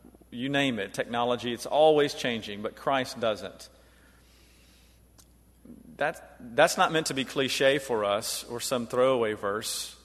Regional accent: Tupelo, Mississippi, United States; Now I'm from Tupelo, Mississippi, so I can say this right.

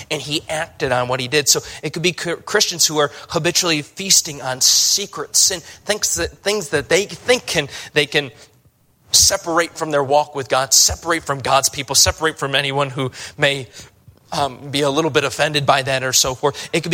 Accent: Chicago, Illinois, United States; I'm from Chicago, and so I know Michael Jordan, at least.

